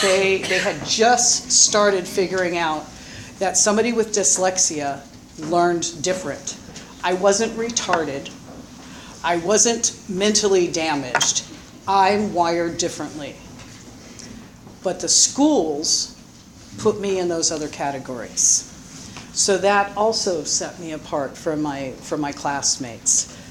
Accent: Michigan, United States; born there; I was born in Michigan to a biological mother and father that I have never met.

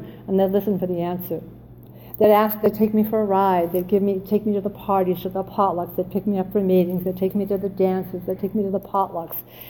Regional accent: Boston, Massachusetts, United States; You know, I'm from Boston. No matter how tough it gets, I show up for work.

